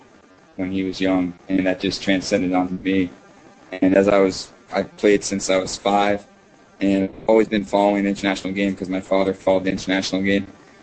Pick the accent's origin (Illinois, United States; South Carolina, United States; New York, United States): New York, United States; Albany; I'm from Albany, New York, which is around the central part of New York here in the United States.